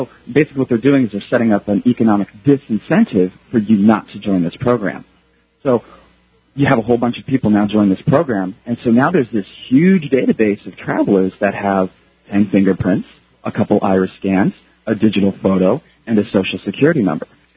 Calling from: Japan; which affects me directly because I'm calling from Japan

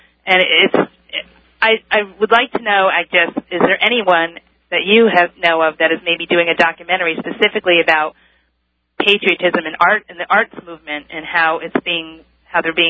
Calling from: Connecticut, United States; I'm calling from the Constitution State.

